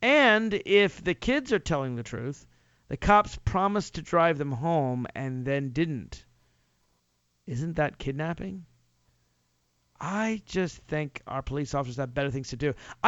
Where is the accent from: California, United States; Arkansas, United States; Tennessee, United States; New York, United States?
Tennessee, United States; Nashville; You know, in my neighborhood, when I grew up in Nashville, Tennessee, kids actually even played in the street.